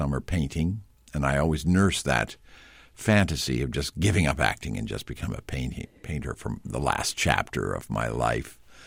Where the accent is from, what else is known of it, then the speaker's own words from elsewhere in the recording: Cleveland, Ohio, United States; which has survived as the Great Lakes Theater Festival in Cleveland. So I grew up awash in Shakespeare, I and my siblings.